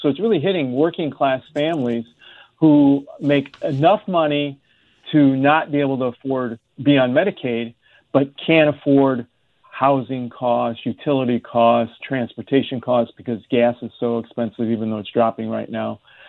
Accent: Ohio, United States; working at my hometown paper here in Ohio initially.

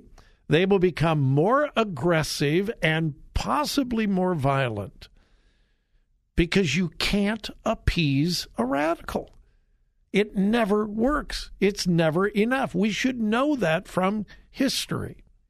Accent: Los Angeles, California, United States; Hey, I'm from Los Angeles. I've never lived in a downtown, but I love cities.

